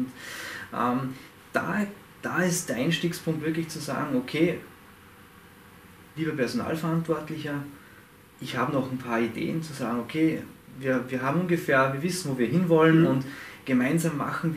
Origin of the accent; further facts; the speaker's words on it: Salzburg, Austria; ich komme aus Salzburg in Österreich.